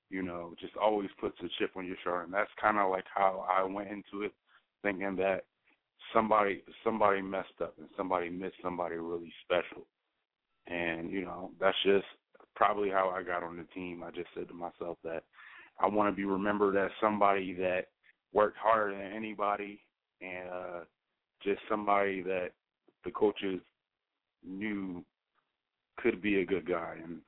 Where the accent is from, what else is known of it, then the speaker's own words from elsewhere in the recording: Harrisburg, Pennsylvania, United States; growing up close to, well, I'm from Harrisburg, so, you know, it's either you're an Eagles fan or a Pittsburgh fan.